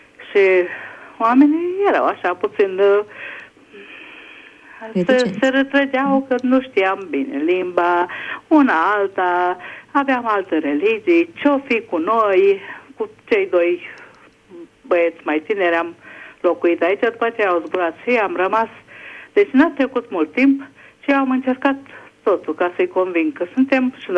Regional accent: Budapest, Hungary; din Budapesta.

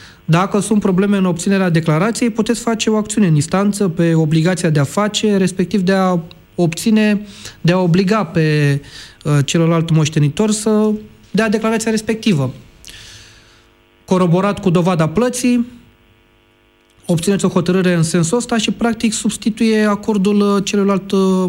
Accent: Romania; am observat că foarte mulți profită de lipsa de acțiune a noi, ca români, în principal

